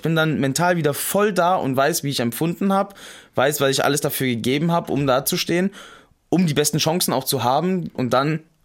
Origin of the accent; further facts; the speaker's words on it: Hesse, Germany; also born or lived in Rhineland; Ja, da bin ich groß geworden. Ich bin zwar gebürtig aus dem Rheinland, aber ich bin in Hessen groß geworden.